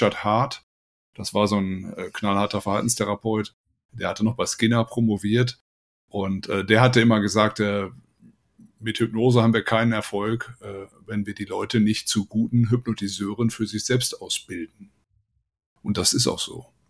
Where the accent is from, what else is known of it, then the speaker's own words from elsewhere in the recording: Soest, North Rhine-Westphalia, Germany; da stand ich bei mir in meiner Heimatstadt in Soest auf dem Marktplatz im Sommer und da war ich 24 ungefähr